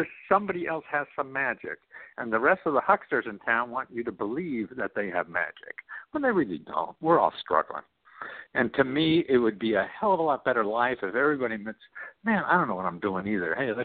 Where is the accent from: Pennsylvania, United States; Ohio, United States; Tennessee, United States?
Pennsylvania, United States; Wilkes-Barre; Yeah, I was a short, fat kid growing up in Wilkes-Barre, Pennsylvania.